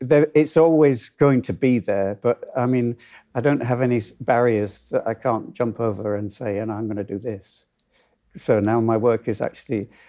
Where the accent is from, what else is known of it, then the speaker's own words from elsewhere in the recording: Hull, Yorkshire and the Humber, United Kingdom; I've loved dance from when I was in Hull, you know, when I was growing up in Hull, you know, and I used to go to the Locarno. I lost my accent somewhere in the last 60 years.